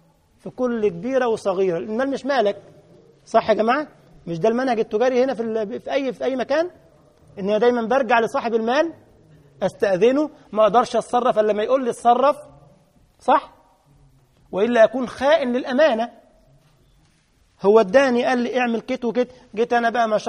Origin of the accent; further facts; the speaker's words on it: Egypt; يعني كلمة خدام دي عندنا في مصر عيب